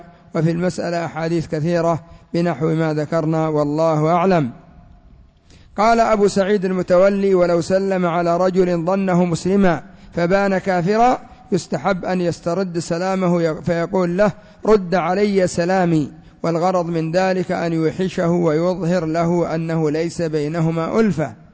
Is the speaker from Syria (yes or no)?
no; Yemen; عندنا في اليمن يطلقون على السلام المصافحة